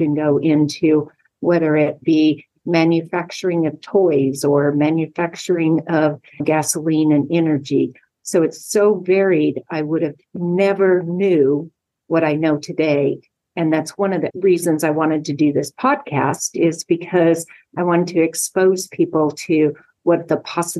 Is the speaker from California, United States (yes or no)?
no; Utah, United States; I grew up in Utah